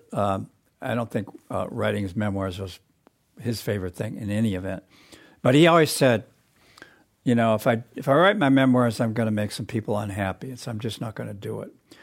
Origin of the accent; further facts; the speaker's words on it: Michigan, United States; But because I'm from Michigan, I have this Michigan tie-in.